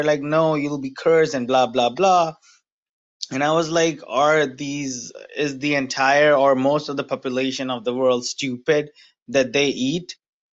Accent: India; and I'm from India as well. And it's a really fun experience, or I would say the opposite of that. Growing up in India

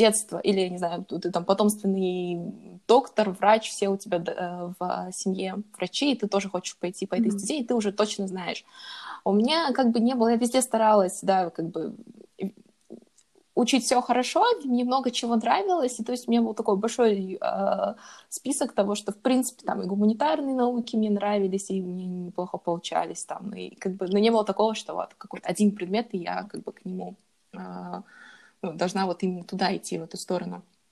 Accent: Kazakhstan; Я из Казахстана.

